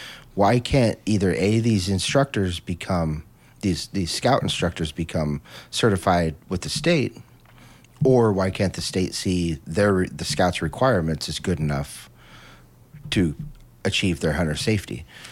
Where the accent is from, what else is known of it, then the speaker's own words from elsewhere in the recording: Coos Bay, Oregon, United States; I grew up in Coos Bay. It ain't no joke.